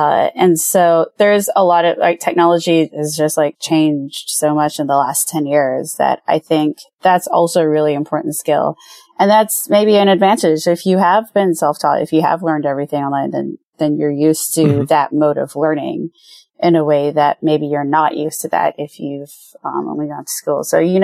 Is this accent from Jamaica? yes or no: yes; Jamaica; now in United States; I'm in Illinois and as I said, I'm from Jamaica and I was pretty much done with the winter.